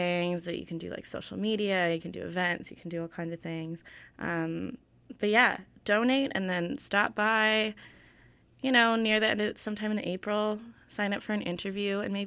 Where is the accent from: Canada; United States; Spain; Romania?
Canada; Winnipeg, Manitoba; I'm from Winnipeg and I don't let people forget it.